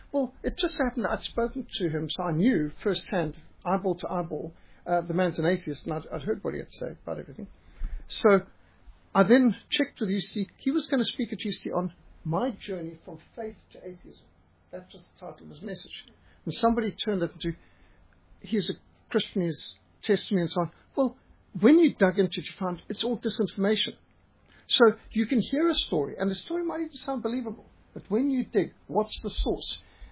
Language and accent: English; Zimbabwe; well, I was brought up in Rhodesia and I knew him and my father knew him and so on.